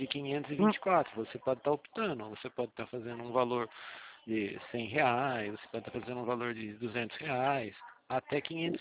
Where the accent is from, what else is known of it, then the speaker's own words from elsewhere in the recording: Araras, São Paulo, Brazil; Sou daqui de Araras mesmo. A gente também trabalha aqui em Araras.